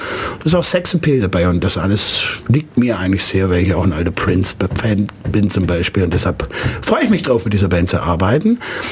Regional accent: Laupheim, Baden-Württemberg, Germany; Ich bin jetzt auch in Laubheim groß geworden

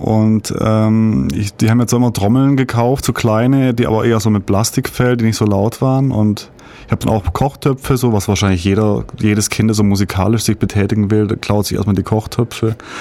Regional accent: Baden-Württemberg, Germany; now in Ulm, Germany; Ich bin kein Ulmer, ich bin aufgewachsen im Dreiländereck in Basel, auf deutscher Seite. Und wohne aber schon seit 93 in Ulm. Oder 94?

